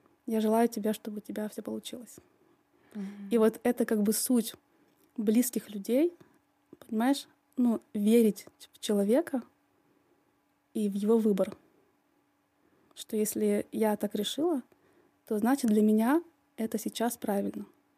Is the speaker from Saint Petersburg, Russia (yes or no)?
no; Syktyvkar, Komi Republic, Russia; Я из Сыктывкара, да, город, который маленький. Угу. Город, где, в принципе, многие друг друга знают.